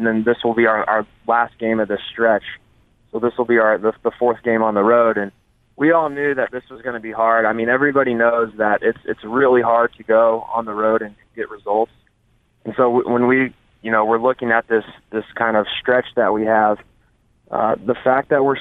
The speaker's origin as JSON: {"language": "English", "town": "Kansas City", "region": "Missouri", "country": "United States", "tie": "born or raised there", "said": "And I think growing up in the Midwest, especially here in Kansas City"}